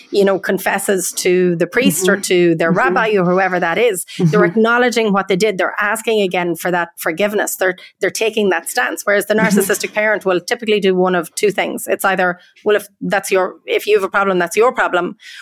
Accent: Ireland; growing up in Ireland, like such a Catholic place, and being born into this

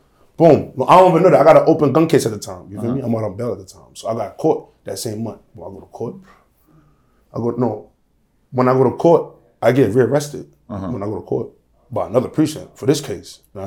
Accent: Brownsville, New York, United States; No disrespect for nobody from Sunset, but like, you tell me what you got. I'm from Brownsville.

